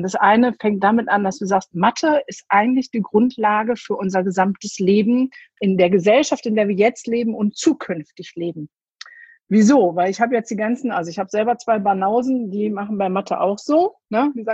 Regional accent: North Rhine-Westphalia, Germany; Ich komme aus dem Pott

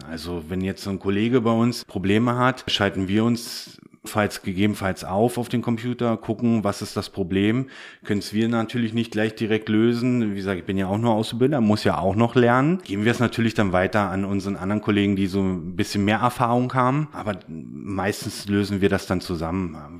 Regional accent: East Germany, Germany; also ich komme ja gebürtig aus dem Osten

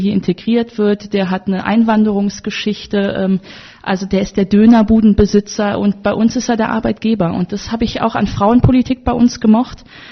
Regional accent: North Rhine-Westphalia, Germany; Ich komme aus Nordrhein-Westfalen.

